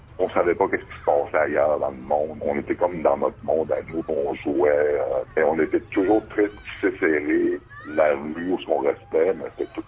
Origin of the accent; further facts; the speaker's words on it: Pessamit, Quebec, Canada; Je suis originaire de Pessamit, sur la Côte-Nord. J'ai passé ma jeunesse jusqu'à l'adolescence sur la Côte-Nord.